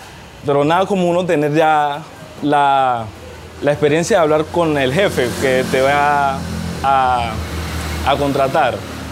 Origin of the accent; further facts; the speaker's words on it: Buenaventura, Valle del Cauca, Colombia; Yo soy aquí de Buenaventura, somos de pocos recursos